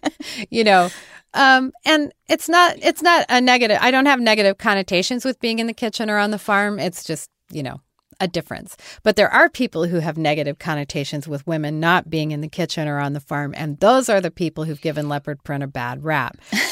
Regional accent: Smith Center, Kansas, United States; also born or lived in Denver, United States; Well, we're from Smith Center in Pawnee Rock. So. And I was born in Denver, but yes.

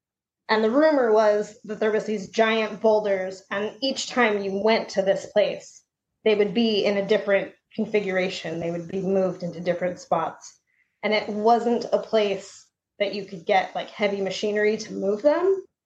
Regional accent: Pacific Grove, California, United States; also born or lived in Pebble Beach; I grew up in Pacific Grove and Pebble Beach. We moved around a lot renting houses. So every couple of years we were in a new place, new house, new neighborhood, but in that area.

